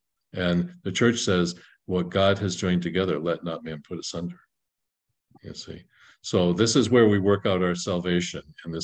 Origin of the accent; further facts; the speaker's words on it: United States; I'm an American, you know, this is sort of been given to fed to us from the time we were born